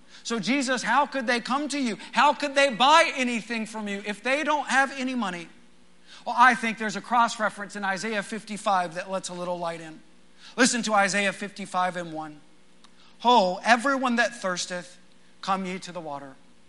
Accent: Midland, Texas, United States; it reminded me a little bit of growing up in West Texas. When the oil industry was booming, life was good in Midland, let me tell you.

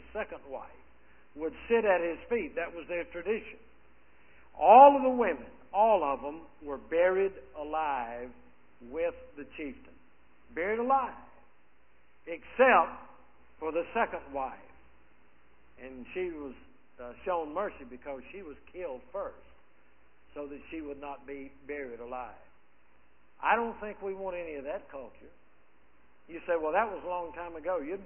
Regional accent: the South, United States; I'm a Southerner, as far as that goes.

